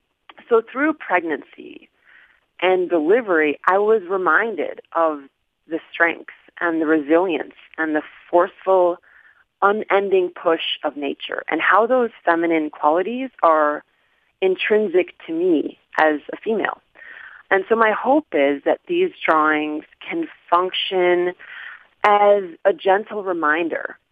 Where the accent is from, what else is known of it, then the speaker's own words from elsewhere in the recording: Darien, Illinois, United States; So I am from the Chicagoland area, called a suburb called Darien.